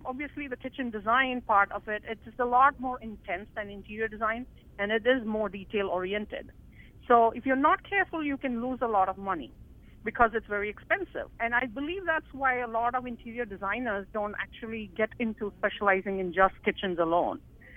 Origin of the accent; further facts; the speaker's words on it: India; I was born and raised in India.